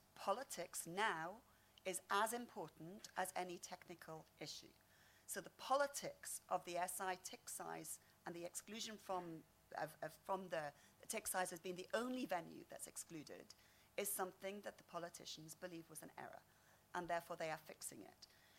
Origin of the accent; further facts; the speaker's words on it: United Kingdom; as a British MEP, my capital in terms of negotiating is diminishing as the months go by.